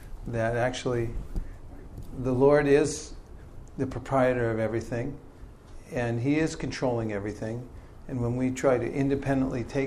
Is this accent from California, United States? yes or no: yes; California, United States; I grew up and my parents taught me English and I'm from California, so I think I'm an English-speaking California man.